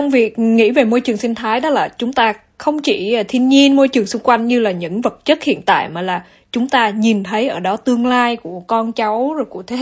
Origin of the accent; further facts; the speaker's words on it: Central Highlands, Vietnam; con là dân Tây Nguyên chính hiệu mà